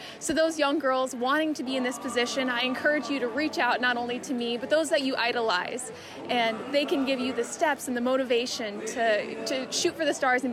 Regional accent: Aberdeen, South Dakota, United States; those generous people that support me this year in my hometown of Aberdeen.

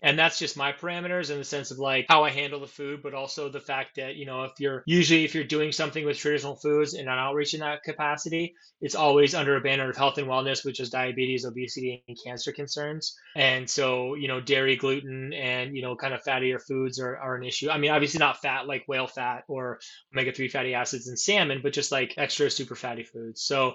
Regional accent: Petersburg, Alaska, United States; like growing up in Petersburg in Southeast, I have, you know, very vivid memories of clam digging with my uncles.

